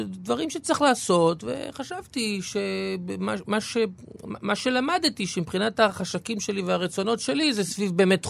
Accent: Ramat Gan, Tel Aviv District, Israel; also born or lived in Holon; עליתי לרגל, לקירת קרינית אישה ברמת גן, ושם עברו עליי ילדותי.

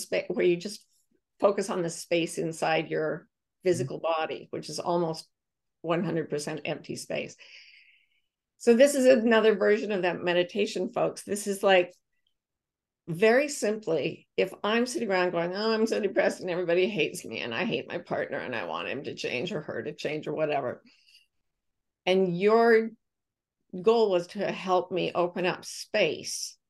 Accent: United States; When I heard that as an American, I was like, emptiness means eternal loneliness.

